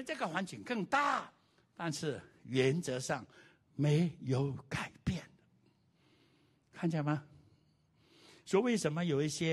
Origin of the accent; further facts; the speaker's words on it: Vietnam; moved away; 我们从越南来，1975年，解放之后，我们说沦陷之后